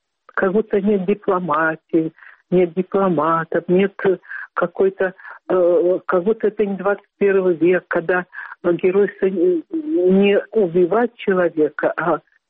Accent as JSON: {"language": "Russian", "country": "Belarus"}